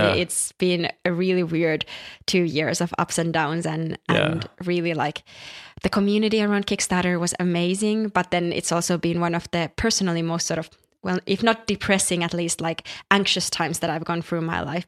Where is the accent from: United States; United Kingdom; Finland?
Finland; because I come from Scandinavia or Finland, it would be a red-haired little girl